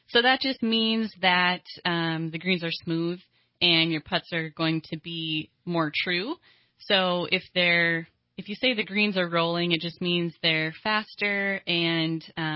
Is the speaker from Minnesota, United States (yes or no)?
yes; Hibbing, Minnesota, United States; Yes, I was raised in Hibbing, Minnesota.